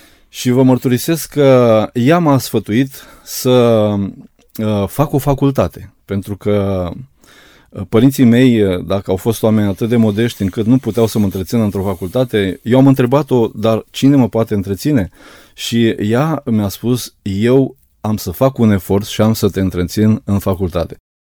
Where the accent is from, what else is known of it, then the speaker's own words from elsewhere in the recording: Cuiești, Neamț County, Romania; în satul meu natal, din Cuiești, de unde m-am născut